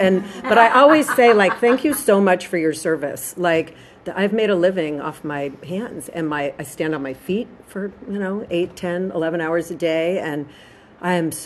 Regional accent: Los Angeles, California, United States; I grew up actually in Brentwood, like right here. I was born at St. John's Hospital.

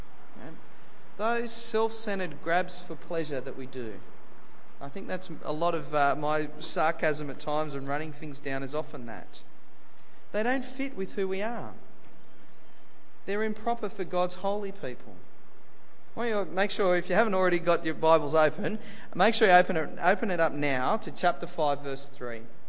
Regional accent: Australia; I'm an Aussie bloke.

